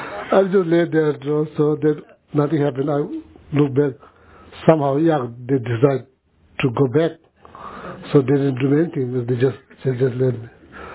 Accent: Tibet, China; Usually, that in my hometown, we have many of them in Tibet, of course.

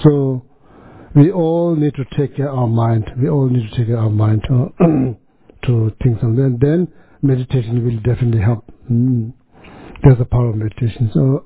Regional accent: Sikkim, India; I was born in India, grew up in India, actually born in like Sikkim, which used to be part of Tibet

